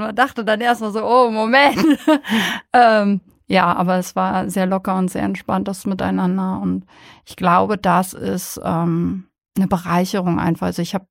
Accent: Berlin, Germany; Nein, ich komme tatsächlich aus Berlin ursprünglich.

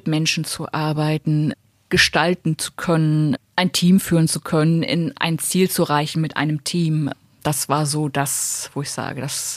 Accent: Senftenberg, Brandenburg, Germany; Und in Senftenberg, meiner Heimatstadt

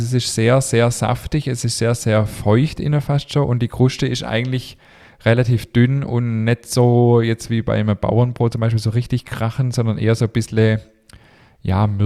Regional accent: Baden-Württemberg, Germany

